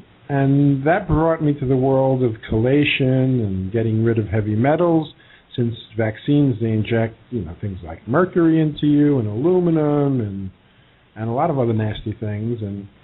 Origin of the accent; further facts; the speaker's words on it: New York, United States; accent: New York; moved away as an adult; now in Brazil; Well, I'm from New York. My accent's still there.